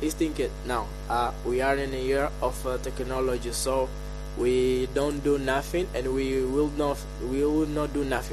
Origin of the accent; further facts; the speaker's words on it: Angola; from Angola.